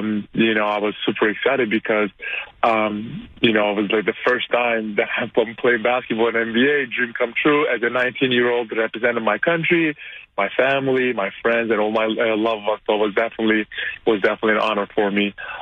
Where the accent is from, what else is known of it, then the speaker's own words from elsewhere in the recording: Turkey; the problems that were happening in my home country, Turkey.